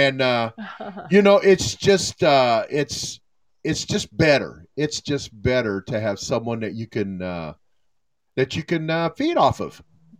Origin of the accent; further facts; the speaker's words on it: Tucson, Arizona, United States; growing up in Tucson, and I loved being outside in the sun.